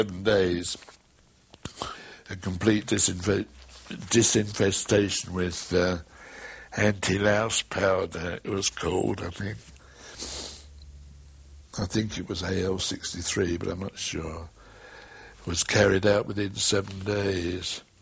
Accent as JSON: {"language": "English", "town": "Aberdeen", "region": "Scotland", "country": "United Kingdom", "lives_now": "London, United Kingdom", "said": "I come from Aberdeen, really, but I've lived all my life down here in London."}